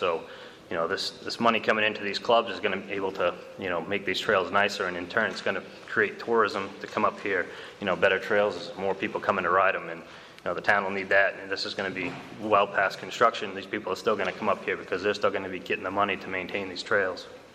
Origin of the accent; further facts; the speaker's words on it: Bingham, Maine, United States; I grew up in Bingham. I've moved to Southern Maine now, but my folks still live here.